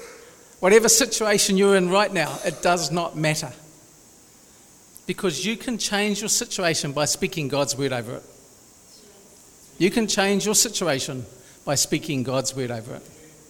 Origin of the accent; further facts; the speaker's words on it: Rotorua, Bay of Plenty, New Zealand; I'm from Rotorua, and in Rotorua, we have a lot of lakes.